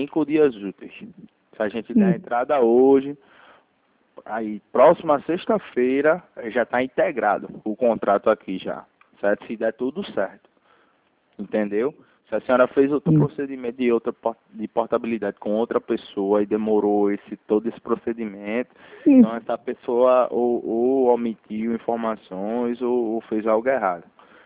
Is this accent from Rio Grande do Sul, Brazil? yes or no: no; Recife, Pernambuco, Brazil; Eu sou de Recife.